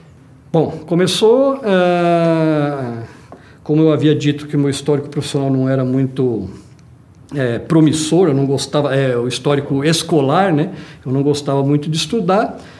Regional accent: São Paulo, Brazil; Uma boa família de italiano, normalmente é uma família bem grande, bem numerosa. Minha infância, aqui em São Paulo, de início, né? Moramos aqui em diversos bairros, né?

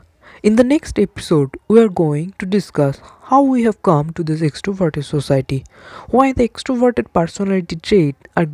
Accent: India; Still, as an Indian guy, I can assure you, in many parts of rural India, the concept of personality trait is not much prevalent.

